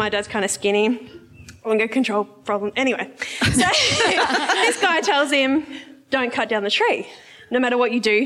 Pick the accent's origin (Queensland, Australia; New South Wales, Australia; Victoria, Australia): Victoria, Australia; The Yarra Valley.